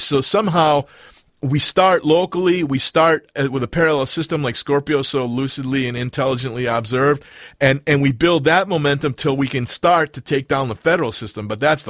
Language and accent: English; Midwest, United States; You know, I'm from the Midwest, working class roots. My whole family, who's still alive, lives there.